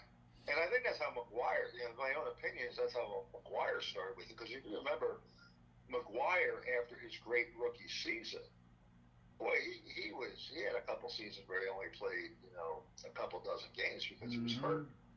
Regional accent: Philadelphia, Pennsylvania, United States; No, I'm not a Philadelphia hater. It's my hometown, but, I saw this stuff up close.

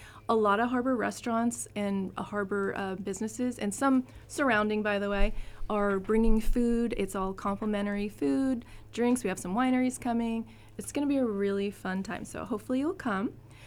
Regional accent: Lake Ronkonkoma, New York, United States; I grew up in Lake Ronkonkoma, Long Island.

